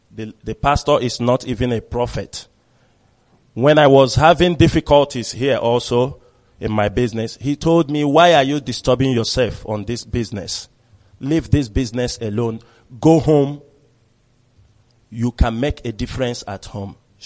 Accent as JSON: {"language": "English", "town": "Uzuakoli", "region": "Abia", "country": "Nigeria", "tie": "born or raised there", "also_born_or_lived": "Obingwa", "said": "they thought I'm from Uzakole because that's where I grew up."}